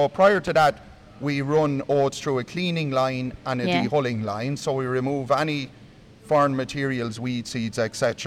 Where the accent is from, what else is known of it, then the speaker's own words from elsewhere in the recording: Wexford, Leinster, Ireland; I'm originally from Wexford, but delighted to be here in Portlaoise.